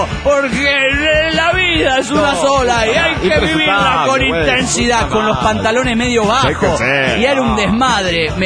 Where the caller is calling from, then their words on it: Nuevo Laredo, Tamaulipas, Mexico; de Nuevo Laredo, Tamaulipas.